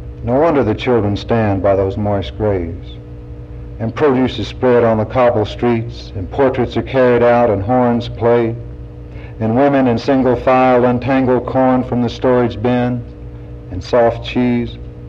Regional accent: Pickwick Dam, Tennessee, United States; born there; I was born in Pickwick Dam, Tennessee. I was the first child born in this town because it wasn't even a town before he came, because it was a TVA project.

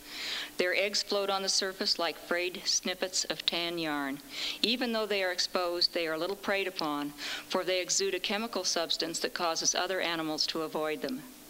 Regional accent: Midwest, United States; I grew up in the Midwest, and I'm essentially a city girl.

